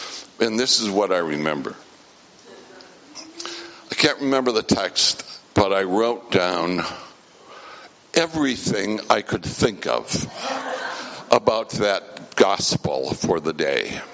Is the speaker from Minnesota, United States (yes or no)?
yes; Duluth, Minnesota, United States; which put it almost an hour south of Duluth, my hometown.